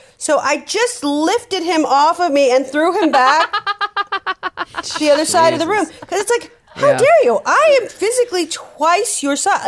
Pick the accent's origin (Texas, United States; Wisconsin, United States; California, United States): California, United States; San Francisco; I grew up in San Francisco. My parents owned a gay bookstore.